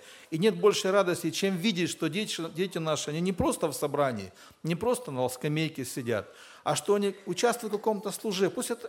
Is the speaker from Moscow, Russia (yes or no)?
no; Adler, Krasnodar Krai, Russia; Родом. Ну, я из Адлера приехал. Из Адлера.